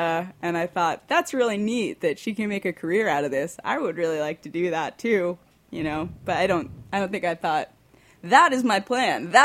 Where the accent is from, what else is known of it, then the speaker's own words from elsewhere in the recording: New York, United States; I grew up in Rockland County, which is in New York. and if I consider it a suburb of New York City, but if you talk to anybody in New York City, they will tell you that it is upstate New York.